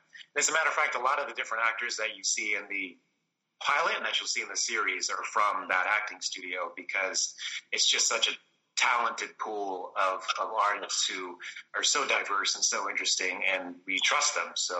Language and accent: English; New Bedford, Massachusetts, United States; now in New York City, United States; I am from the Boston area originally, specifically New Bedford.